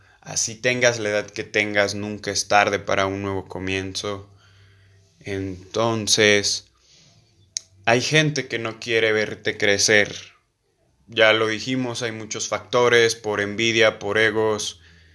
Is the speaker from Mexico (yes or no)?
yes; León, Guanajuato, Mexico; Aquí de donde yo soy, de León, Guanajuato